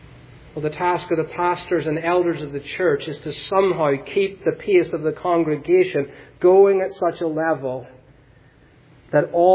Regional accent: United Kingdom; I need to tread carefully on that one as a British person.

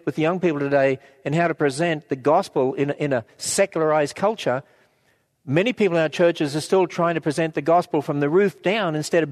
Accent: Australia; accent: Australian; now in United States; I say I'm an Australian

